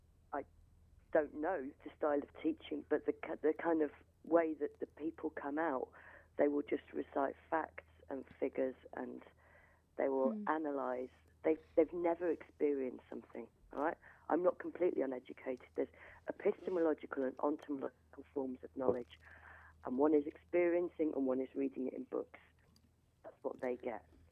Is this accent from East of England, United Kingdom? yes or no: no; Slough, South East England, United Kingdom; I grew up in Slough, and that is the big town nearby.